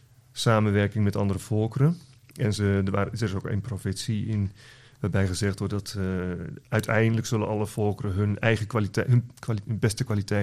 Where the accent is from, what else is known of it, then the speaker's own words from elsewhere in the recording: North Holland, Netherlands; Ik kom zelf uit West-Friesland, wat in Noord-Holland is.